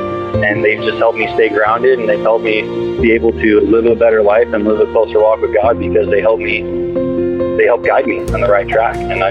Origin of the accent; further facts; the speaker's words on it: Tucson, Arizona, United States; I'm from Tucson